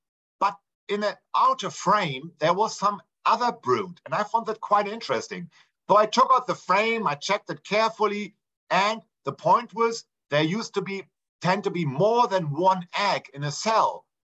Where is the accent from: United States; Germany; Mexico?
Germany; Berlin; And I didn't want to leave my hometown in Berlin, Germany to study in, for example, in Würzburg with Bert Hölderblatt or other famous ant people. So I stuck in Berlin